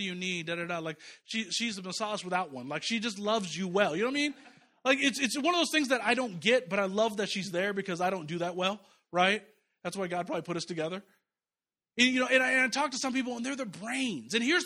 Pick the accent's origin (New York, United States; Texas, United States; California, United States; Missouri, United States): Missouri, United States; Kansas City; I grew up in Kansas City. I love Kansas City. I think it's the greatest large town on earth. 2.5 million people. It's a town. It's not really a city. Okay. I grew up out in the country.